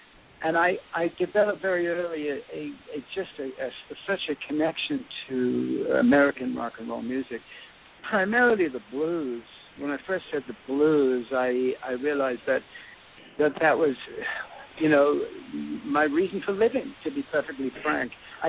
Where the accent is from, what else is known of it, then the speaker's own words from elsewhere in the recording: England, United Kingdom; born there; Well, you know, I was born in England.